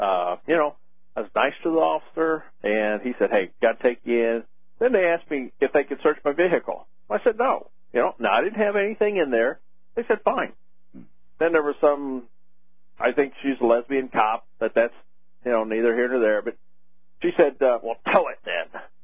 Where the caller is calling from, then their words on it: Missouri, United States; Missouri.